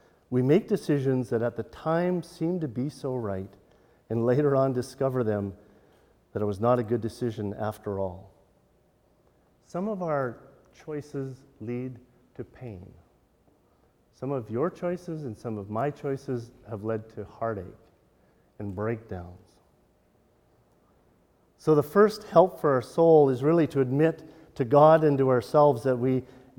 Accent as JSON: {"language": "English", "town": "Metchosin", "region": "British Columbia", "country": "Canada", "tie": "born or raised there", "said": "when I was a kid growing up on Vancouver Island in Machosen, you might know where that is between Souk and Victoria"}